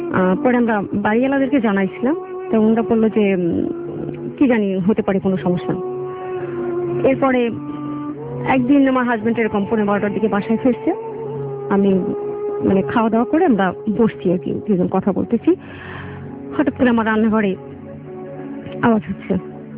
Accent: Dhaka, Dhaka Division, Bangladesh; আমি আসছি মিরপুর ঢাকা থেকে।

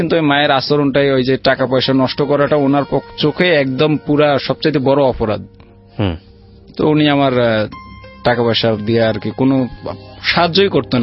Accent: Rajshahi Division, Bangladesh; তো তখন পর্যন্ত আমি গ্রামে, আমাদের গ্রামে আমার লেভেলের চারজন আমরা ছিলাম

